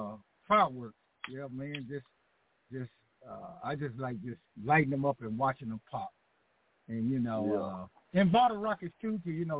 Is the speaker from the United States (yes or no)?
yes; Dallas, Texas, United States; growing up in Dixon Circle down here in Dallas, Texas